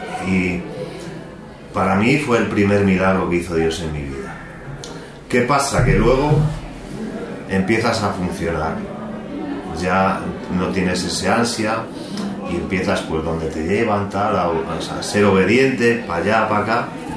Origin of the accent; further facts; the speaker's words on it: Salamanca, Castile and León, Spain; soy de Salamanca